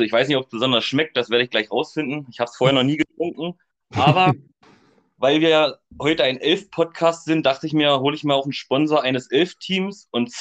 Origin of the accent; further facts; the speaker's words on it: Heidensleben, Saxony-Anhalt, Germany; born there; also born or lived in Magdeburg; geboren bin ich in Heidensleben. Das ist eine kleine Kreisstadt in Sachsen-Anhalt, nähe Magdeburg. Ich habe bis vor kurzem auch in Magdeburg gewohnt, wohne jetzt aber in der 700 Seelen, im 700 Einwohner-Seelendorf, nenne ich es mal so, Mister Horst. Das liegt in der Altmark.